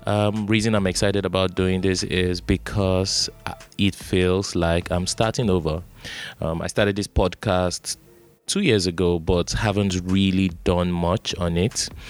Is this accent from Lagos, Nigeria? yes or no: no; Jos, Plateau, Nigeria; also born or lived in Warri, Delta State; I was born in Warri, Delta State, Nigeria, but I grew up in Jos, Plateau State.